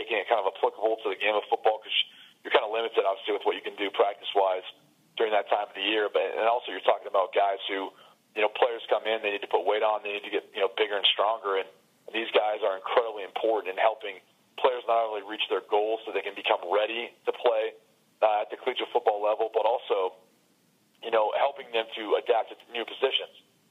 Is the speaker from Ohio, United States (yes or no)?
yes; Columbus, Ohio, United States; There's a local radio guy that I grew up with in Columbus who gave me his number